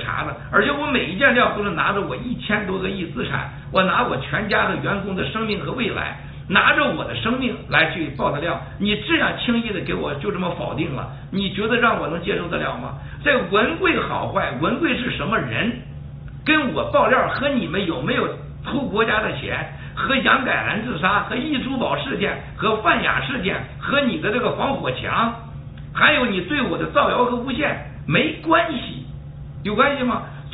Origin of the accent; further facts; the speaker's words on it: China; 所以昨天这个节目真的让我看到了我们中国人为什么那么痛恨文化大革命。